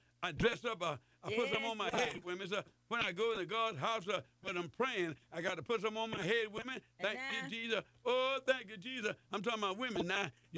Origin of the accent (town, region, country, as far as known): Mississippi, United States